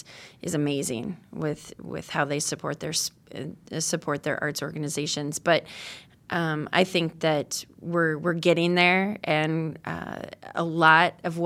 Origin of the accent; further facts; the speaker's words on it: Illinois, United States; Well, I'm from Illinois, but not from Chicago.